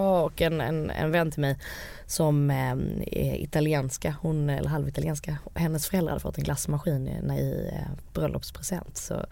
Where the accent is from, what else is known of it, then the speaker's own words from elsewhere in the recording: Malmö, Skåne, Sweden; Jag kommer ju från Malmö med 2 naturvetarföräldrar, så att ingen så här handelsbakgrund.